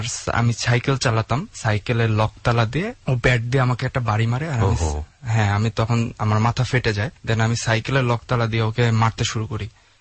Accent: Jessore, Khulna Division, Bangladesh; now in Dhaka, Bangladesh; আমার গ্রামের বাড়ি বরিশাল ঝালগাঠিতে, কিন্তু আমার জন্ম হয়েছে যশোর ক্যান্টনমেন্টে।

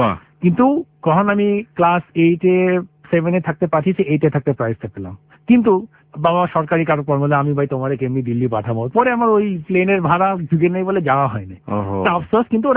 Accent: Karachi, Sindh, Pakistan; also born or lived in Dhaka; তো ঢাকা মনে আছে, কিন্তু তাতে করাচিতে একটু বেশি মনে, কারণ ওখানে স্কুলে চলে

